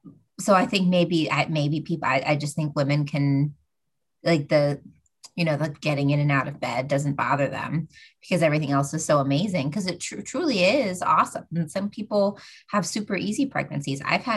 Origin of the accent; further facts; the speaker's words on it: Pennsylvania, United States; I grew up in Pennsylvania and I would go to Hershey Park at least once a year.